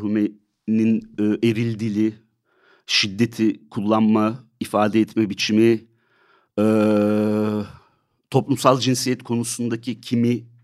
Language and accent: Turkish; İzmir, Turkey; Gençliğime, İzmir'e döndüm. İzmirliyim ben.